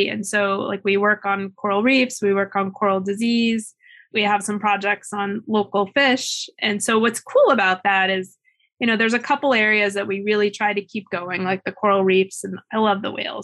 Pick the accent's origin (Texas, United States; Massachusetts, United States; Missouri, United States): Missouri, United States; I grew up in Missouri and like